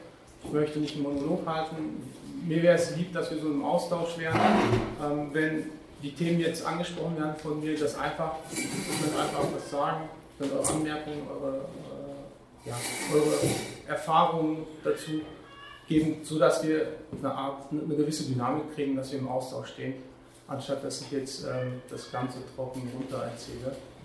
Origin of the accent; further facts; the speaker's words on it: Plettenberg, North Rhine-Westphalia, Germany; born there; ich bin 37 Jahre alt, ich bin verheiratet, zwei Kinder, bin geboren im Märkischen Kreis, im Sauerland, im Plettenberg.